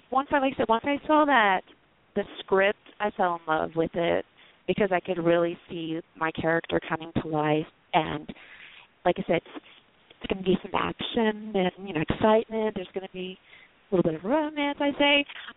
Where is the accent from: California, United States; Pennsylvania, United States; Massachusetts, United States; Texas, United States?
Texas, United States; Devine; also born or lived in Germany; I'm from Devine, Texas, small Texas town